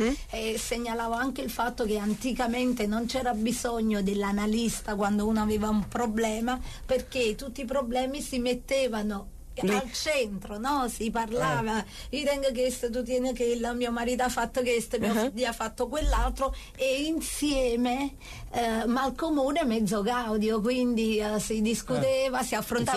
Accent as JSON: {"language": "Italian", "town": "Naples", "region": "Campania", "country": "Italy", "lives_now": "Volla, Italy", "said": "Attualmente io vivo a Volla, ma comunque sono di Ponticelli."}